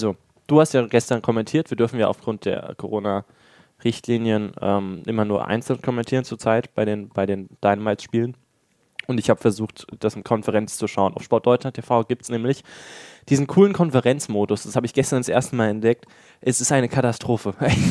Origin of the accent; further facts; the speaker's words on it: Rhineland-Palatinate, Germany; accent: Rhenish Hessian; wir kommen aus Rheinhesse, wir können auch rheinhessisch babbeln